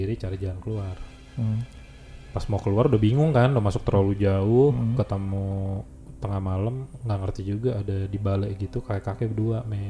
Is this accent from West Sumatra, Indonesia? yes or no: no; Jakarta, Indonesia; gue orang Jakarta kan.